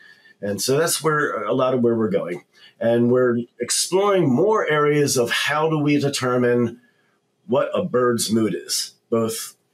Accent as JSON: {"language": "English", "town": "Baltimore", "region": "Maryland", "country": "United States", "tie": "born or raised there", "said": "And I'm originally from Baltimore City. And growing up, never even thought about farm animals until I turned 15 and the family moved out to a more rural area."}